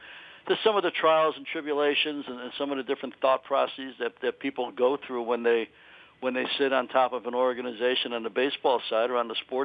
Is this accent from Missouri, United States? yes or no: no; Chicago, Illinois, United States; Oh, I love Chicago. My hometown. Grew up not too far from Wrigley Field, and had a chance to to go there many times as a kid